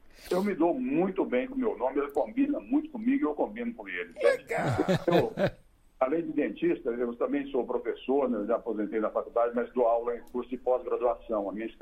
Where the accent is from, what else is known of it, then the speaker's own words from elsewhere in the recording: Porto Franco, Maranhão, Brazil; eu sou maranhense de Porto Franco, é o sul do Maranhão.